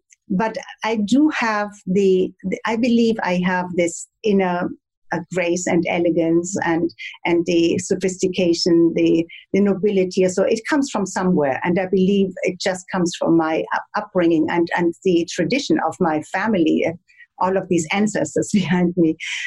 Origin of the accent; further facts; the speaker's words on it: Germany; accent: German; English is a second language; now in Bahamas; Okay. So I come from Germany. I guess you probably can hear this from my little German accent. It's not a very heavy one, but I still have it. I come from a very old, over 1,000-year-old aristocratic family in Germany. My father's line actually came from Venice.